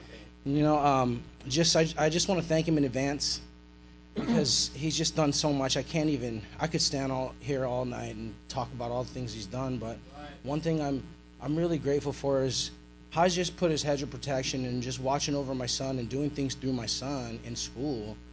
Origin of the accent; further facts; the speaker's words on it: Hawaii, United States; we're both from Hawaii.